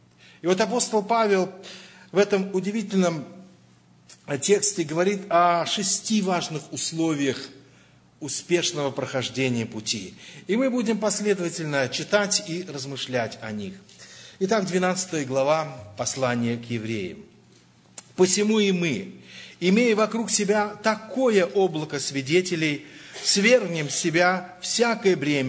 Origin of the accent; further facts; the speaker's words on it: Samara, Samara Oblast, Russia; я из Самарии, то есть из Самары, это Волга.